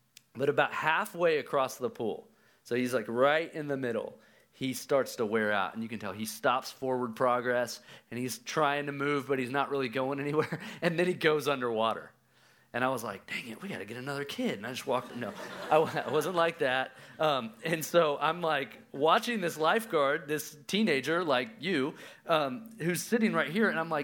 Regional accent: Oklahoma, United States; now in Richardson, United States; I moved here from Oklahoma. I grew up in Oklahoma, but I've been in Richardson, Texas.

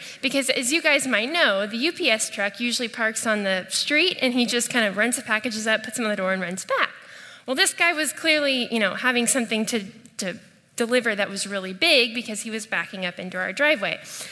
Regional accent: Houston, Texas, United States; I am from Houston

